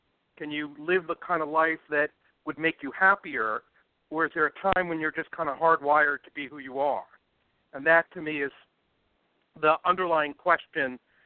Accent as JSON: {"language": "English", "town": "East Brunswick", "region": "New Jersey", "country": "United States", "tie": "born or raised there", "said": "most of it is set in a fictionalized version of my hometown, East Brunswick, New Jersey, which I call East Carlisle in the book."}